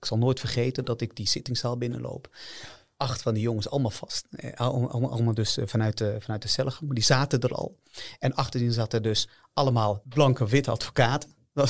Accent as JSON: {"language": "Dutch", "region": "Utrecht", "country": "Netherlands", "tie": "born or raised there", "said": "Ik heb gewoond in Hoofdvecht. Ik ben opgegroeid in Hoofdvecht. Dat is ook niet een wijk om naar huis toe te schrijven. Zuilen heb ik ook gewoond eventjes."}